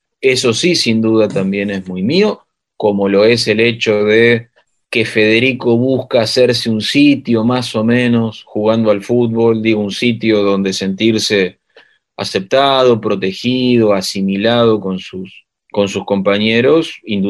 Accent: Castelar, Buenos Aires Province, Argentina; Me crié acá en Castelar, en el oeste de Gran Buenos Aires, sigo viviendo en la misma zona

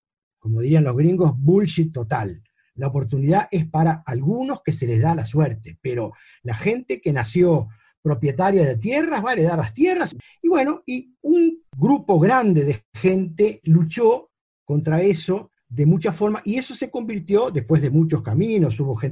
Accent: Uruguay; como un uruguayo que tiene un pie afuera

